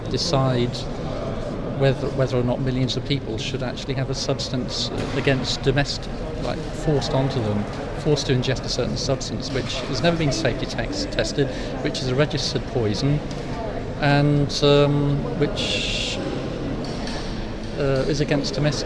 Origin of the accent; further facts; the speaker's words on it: Brighton, South East England, United Kingdom; I mean, I'm from Brighton and she didn't even ask me about it.